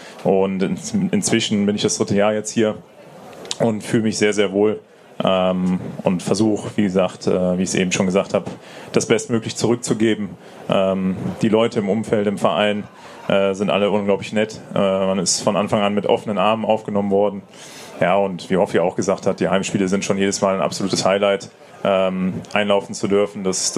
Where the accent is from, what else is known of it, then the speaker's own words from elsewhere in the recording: Cologne, North Rhine-Westphalia, Germany; Ich bin nur in Köln groß geworden und habe da gespielt. Dann war ich ein halbes Jahr in Salzburg